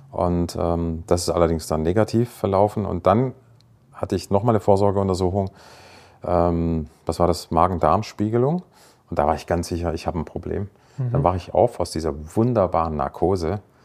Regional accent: Baden-Württemberg, Germany; im Badischen, wo ich herkomme

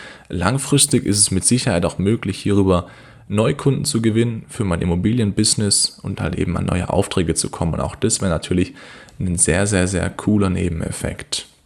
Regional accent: Kornwestheim, Baden-Württemberg, Germany; ich komme aus Kornwestheim, das ist eine Stadt, ja, mittelgroß, ich glaube mittlerweile 35.000 Einwohner, circa 10 Minuten weg von Stuttgart.

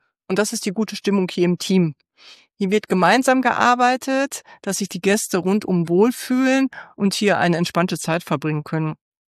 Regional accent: Soest, North Rhine-Westphalia, Germany; Ich komme aus Soest, habe 3 erwachsene Söhne

